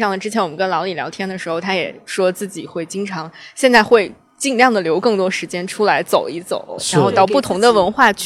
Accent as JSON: {"language": "Chinese", "town": "Xingtai", "region": "Hebei", "country": "China", "tie": "born or raised there", "said": "对，是我的老家是河北。"}